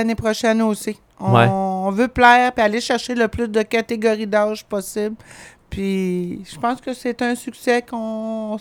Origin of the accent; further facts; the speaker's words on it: Rivière-du-Loup, Quebec, Canada; ils sont épatés de la façon qu'ils ont été accueillis chez nous à Rivière-du-Loup.